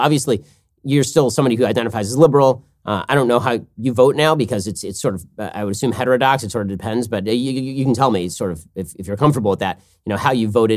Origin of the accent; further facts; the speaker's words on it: New York, United States; And look at me, I'm a New Yorker.